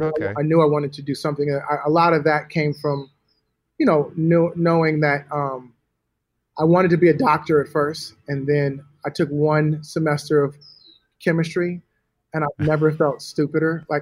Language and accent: English; Los Angeles, California, United States; I'm from LA. I'm from Hollywood. Why would I not go back home?